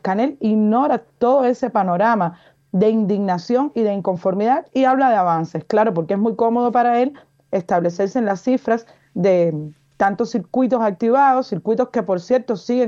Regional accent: Cuba; que somos los cubanos

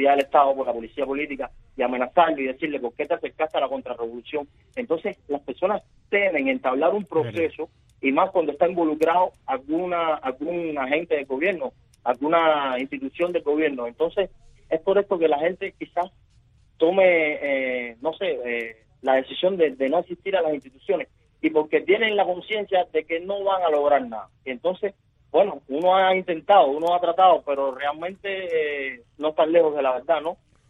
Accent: Cuba; las personas y los que estamos sufriendo somos el pueblo de Cuba

